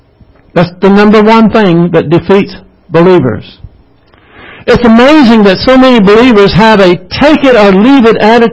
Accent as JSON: {"language": "English", "region": "the South", "country": "United States", "said": "I'm a Southerner, most of y'all are Southerners."}